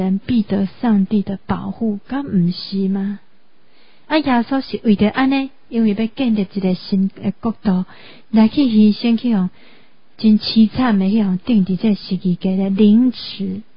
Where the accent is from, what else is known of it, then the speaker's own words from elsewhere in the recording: Taiwan; 难道我们台湾人还能够不醒吗？台湾人能够把这些历史忘记吗？